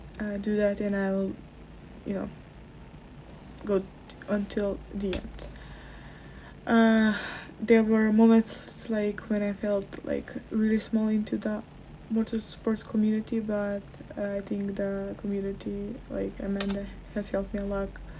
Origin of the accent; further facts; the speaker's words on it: Skopje, North Macedonia; English is a second language; Hi everyone … I'm from Skopje, from Macedonia